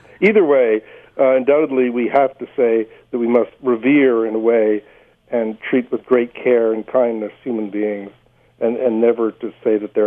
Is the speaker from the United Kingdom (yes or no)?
no; Canada; I'm a Canadian. We have our own neuroses.